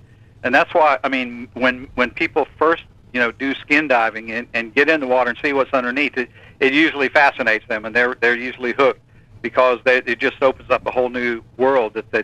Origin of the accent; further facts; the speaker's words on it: Fort Walton Beach, Florida, United States; I grew up in Fort Walton Beach, Florida, here on the Gulf Coast, and I used to spend a lot of time snorkeling and looking around.